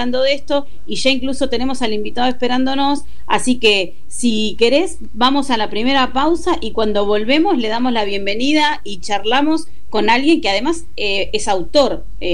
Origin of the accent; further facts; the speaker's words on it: Argentina; nosotros como argentinos debemos estar orgullosos